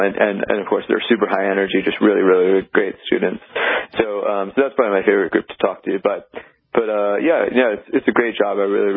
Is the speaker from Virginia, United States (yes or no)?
yes; Virginia, United States; I took her to play golf on this like par 3 golf course near where I grew up in Virginia